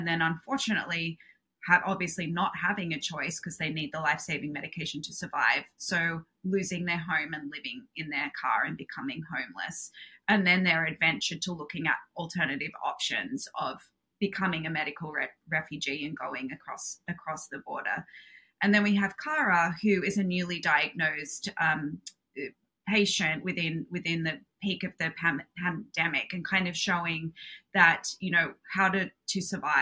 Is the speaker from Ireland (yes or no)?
no; Australia; now in United States; as you can hear, I'm Australian and also half Canadian, so I didn't grow up in the medical system that we have in the US, but I have been here for 10 years now.